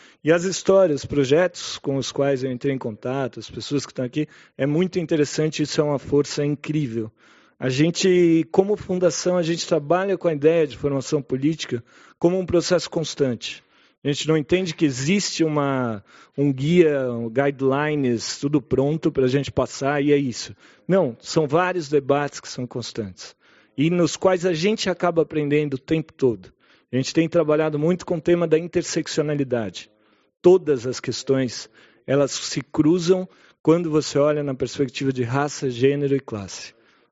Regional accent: Brazil; como brasileiro

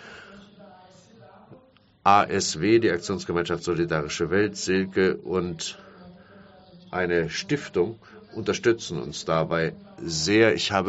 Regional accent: Pará, Brazil; now in Belém, Brazil; Ich bin selbst am Rio Tapajós geboren. Meine Eltern sind dort einfache Kleinbauer

